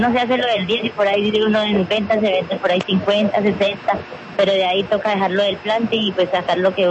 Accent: Santander de Quilichao, Cauca, Colombia; now in Bogotá, Colombia; Yo soy de Santander, de Quilichao.

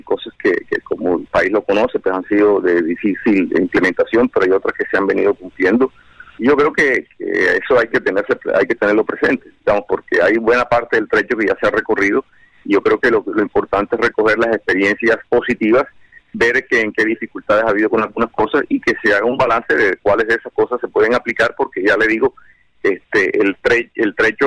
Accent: Colombia; una distinción que me honra mucho como colombiano

